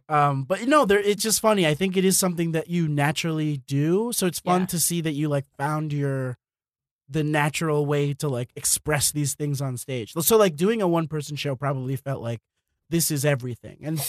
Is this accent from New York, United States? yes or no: yes; New York, United States; growing up in New York kind of gives you a little bit of a leg up.